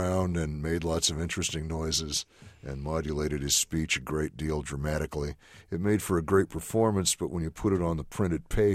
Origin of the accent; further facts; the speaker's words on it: Illinois, United States; spoke with them a great deal about all of this, but largely because I was from Illinois.